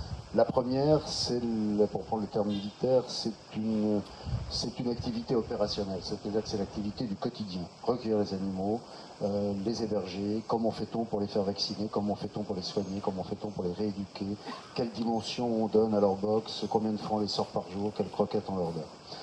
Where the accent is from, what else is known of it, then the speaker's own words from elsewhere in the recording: Auvergne-Rhône-Alpes, France; born there; Je suis né dans le Cantal. Dans le Cantal, il y a quand même plus de bêtes à cornes que de gens qui marchent sur les pattes arrière. Et on a toujours vécu avec des animaux.